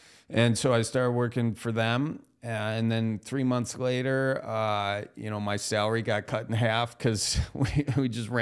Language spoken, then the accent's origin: English; Wisconsin, United States; accent: Wisconsin; my Wisconsin accent always came out and was always kind of an issue. I would say some words wrong.